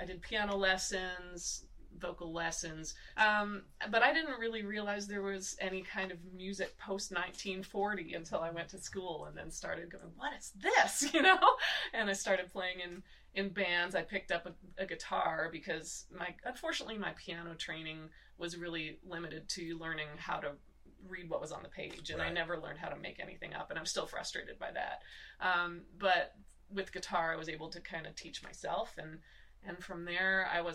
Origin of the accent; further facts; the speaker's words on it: Muskoka, Ontario, Canada; I grew up in Canada in an area called Muskoka, Ontario. It was very remote. Grew up in a house that was heated with just wood. In the middle of the woods